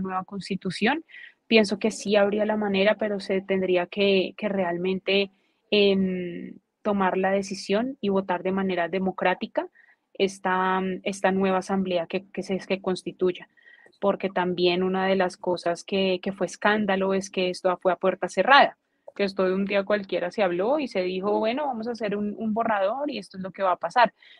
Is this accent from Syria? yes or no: no; Colombia; yo siento que como mujer y colombiana que vivió como extranjera pues todo lo que pasó en Chile